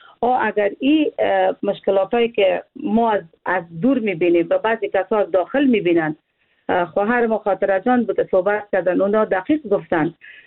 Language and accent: Persian; Afghanistan; من یک افغان هستم